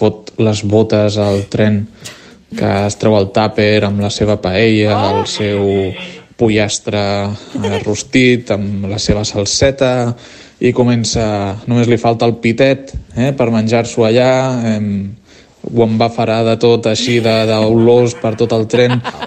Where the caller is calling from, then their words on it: L'Hospitalet de Llobregat, Catalonia, Spain; de l'Hospitalet.